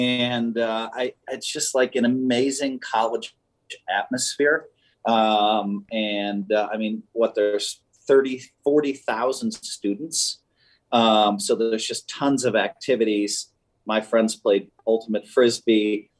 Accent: Madison, Wisconsin, United States; Well, I mean, I grew up in Madison, and you know, football Saturdays are a huge deal there.

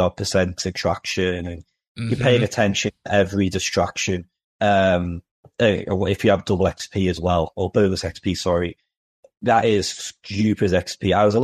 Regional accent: Liverpool, North West England, United Kingdom; accent: Liverpool; I'm from Liverpool, hence the accents.

